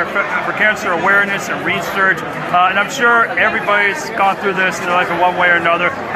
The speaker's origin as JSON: {"language": "English", "country": "Ireland", "said": "Hey, I'm Irish too. I get it."}